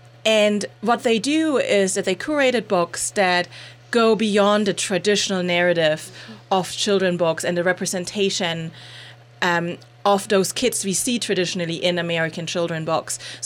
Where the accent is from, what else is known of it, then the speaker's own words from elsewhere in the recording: Germany; and I grew up in Germany